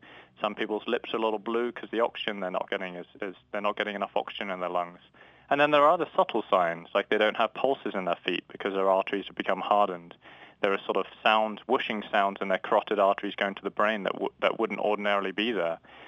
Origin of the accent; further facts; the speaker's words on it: London, United Kingdom; moved away as an adult; now in United States; So I grew up in London and did my medical school training there, and I've been in the States about 12 years now and did all my surgical residency and fellowship and vascular training in the States.